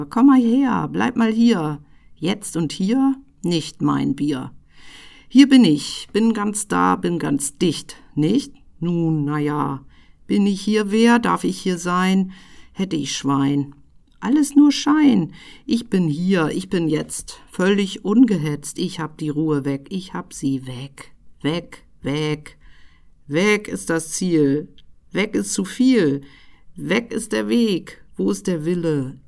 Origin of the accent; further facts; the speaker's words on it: Kiel, Schleswig-Holstein, Germany; ich komme aus Kiel